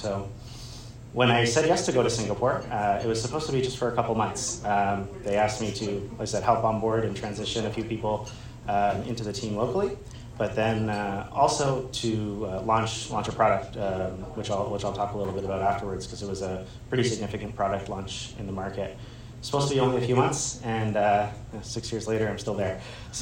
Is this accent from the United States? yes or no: no; Canada; I think one of the things I've been very proud about as a Canadian is embracing our multiculturalism